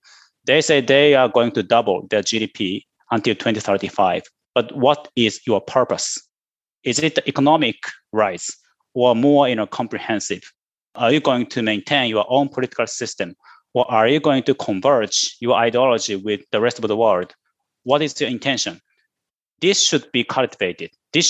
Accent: Japan; English is a second language; because I am from Japan, Japan and EU should strengthen a conversation on how to deal with China

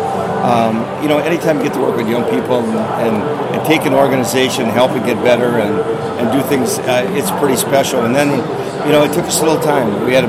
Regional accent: Wisconsin, United States; I'm born and raised in Wisconsin. I played my career here in Milwaukee.

